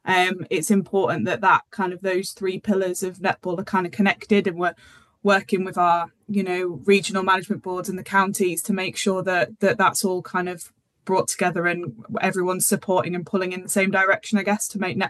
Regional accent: Darlington, North East England, United Kingdom; So I'm from Darlington originally, so the northeast isn't a stranger to me.

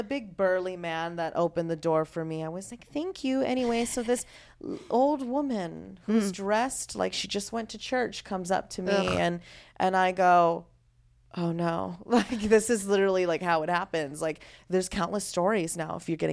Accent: Las Vegas, Nevada, United States; I grew up in the fabulous Sin City of Las Vegas, Nevada.

